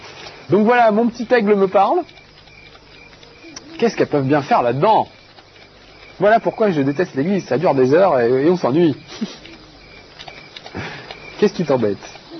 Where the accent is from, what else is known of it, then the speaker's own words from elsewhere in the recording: France; Nos forêts chez nous en France, c'est pas du tout comme ça.